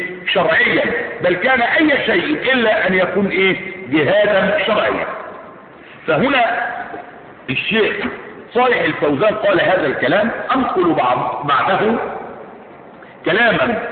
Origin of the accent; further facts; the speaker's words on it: Egypt; بلادنا مصر